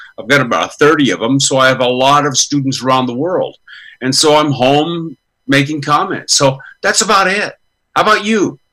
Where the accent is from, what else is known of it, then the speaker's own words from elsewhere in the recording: Ireland; You know, I've always had something to say. I'm Irish.